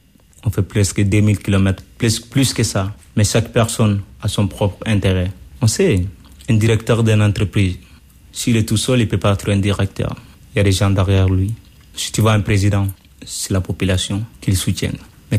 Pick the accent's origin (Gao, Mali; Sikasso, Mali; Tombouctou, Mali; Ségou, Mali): Ségou, Mali; born there; moved away as an adult; Bah, je suis né au Mali. Ouais. Je suis né au Mali. Il y a une raison qui s'appelle là-bas, raison de Ségou.